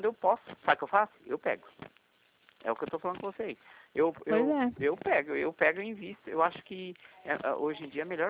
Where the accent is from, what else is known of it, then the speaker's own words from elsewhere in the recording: Paraná, Brazil; now in São Paulo, Brazil; eu sou paranaense, então eu moro aqui em São Paulo.